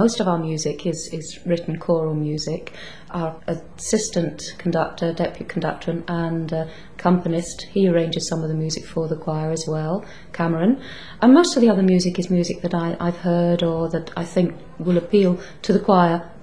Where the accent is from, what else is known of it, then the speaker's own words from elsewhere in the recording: England, United Kingdom; I'm English, but don't hold that against me. I'm half Scottish. Mum's a McGregor, born and bred at Bannockburn. So I think I've been accepted. And I've been living up here now for 27 years.